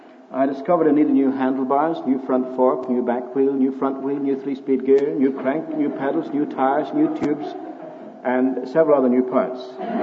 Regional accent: Ireland; I said, "No, I'm from Ireland." He said, "I knew you were a foreigner as soon as you opened your mouth."

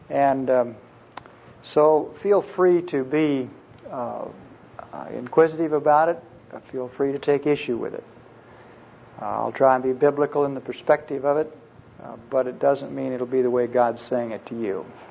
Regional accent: Wichita, Kansas, United States; I'm from Wichita, Kansas. I practice law there and have for the last almost 35 years.

